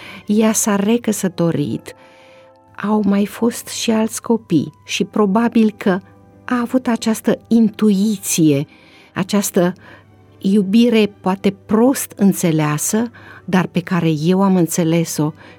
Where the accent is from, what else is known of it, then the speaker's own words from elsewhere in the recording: Moldovița, Suceava County, Romania; eu sunt bucovineancă, deci sunt din comuna Moldovița. Acolo sunt rudele mele și rădăcinile mele de origine.